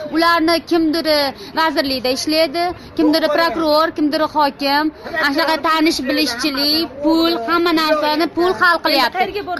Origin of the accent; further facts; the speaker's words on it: Asaka, Andijan Region, Uzbekistan; Andijondan kelganman, Asaka tumanidan